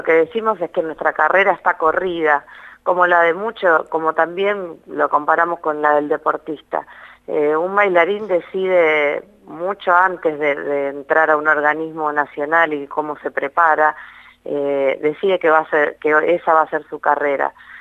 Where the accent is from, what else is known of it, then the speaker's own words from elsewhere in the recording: Rosario, Santa Fe, Argentina; pero yo soy rosarina